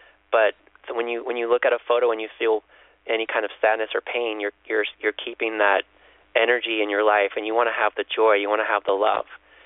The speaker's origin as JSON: {"language": "English", "town": "Chicago", "region": "Illinois", "country": "United States", "said": "Well, I'm from the Midwest myself, so I'm from Chicago originally, so I have a lot of family members in Indiana"}